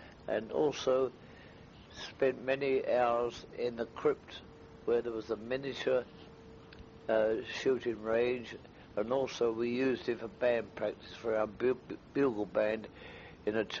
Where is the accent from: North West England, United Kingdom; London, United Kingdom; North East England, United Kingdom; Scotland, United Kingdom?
London, United Kingdom; born there; I will describe the environment in which I was born. That was off Waterloo Station. I was born in Tennyson Street, which is off York Road, near Waterloo Road.